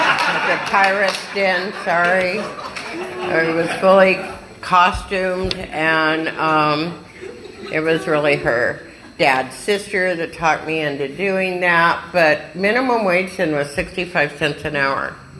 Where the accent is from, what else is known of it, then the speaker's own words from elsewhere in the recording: Phoenix, Arizona, United States; I was raised in Phoenix, and I wasn't going to be an AA. I was going to be a nun.